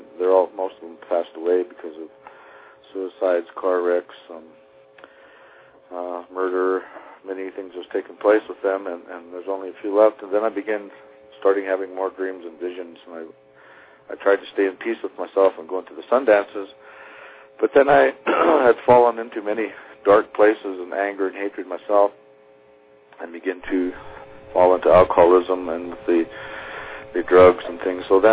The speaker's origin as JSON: {"language": "English", "region": "Wyoming", "country": "United States", "tie": "born or raised there", "said": "I'm 54 years old, and I'm from the Wind River Indian Reservation in the center of Wyoming, in the Wind River Mountain Range, and I was raised on a reservation, born on a reservation in 1950"}